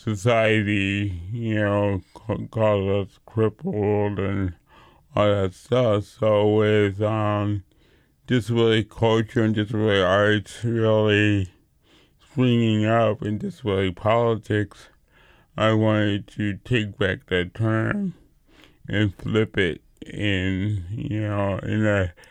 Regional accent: New York, United States; When I was growing up in New York, I saw women breakdancing

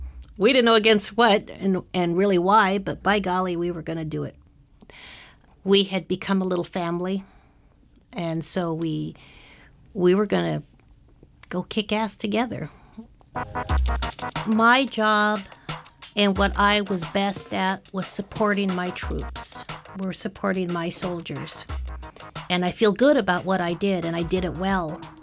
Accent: Vallejo, California, United States; I'm from Vallejo, California. I went into the military right after high school

